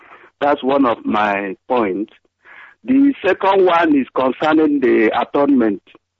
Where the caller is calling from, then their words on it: Le Havre, Normandy, France; I'm calling from France, Le Havre, coordinator in Le Havre.